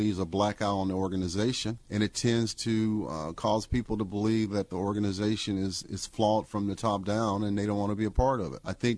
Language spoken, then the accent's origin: English; California, United States; since I come from California, Southern California in particular, there's a lot of diversity in Southern California.